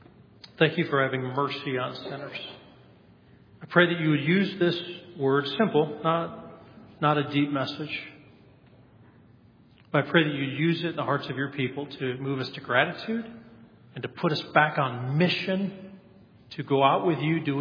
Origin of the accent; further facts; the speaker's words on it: Colorado, United States; Then it goes down into the Rocky Mountains where I grew up in Colorado. And that is called the Continental Divide. I chose a couple of signs from my home state, Colorado.